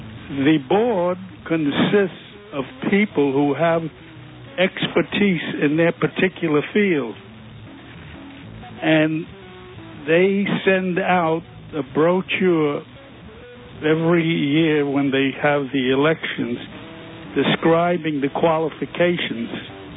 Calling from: Manhattan, New York, United States; I think, I'm from Manhattan, by the way.

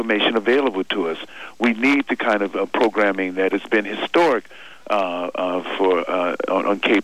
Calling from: New York, United States; No, I'm not calling from San Francisco. I happen to be in New York right now.

